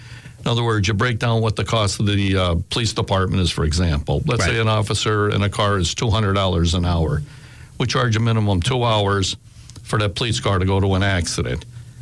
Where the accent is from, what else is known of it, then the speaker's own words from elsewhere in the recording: Scranton, Pennsylvania, United States; I'm born and raised in Scranton. I've been here my whole life.